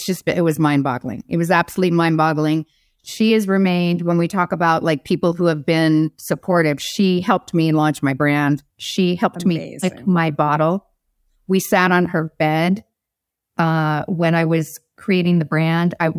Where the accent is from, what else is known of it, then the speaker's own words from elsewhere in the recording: Arizona, United States; Because I was from Arizona, I didn't read.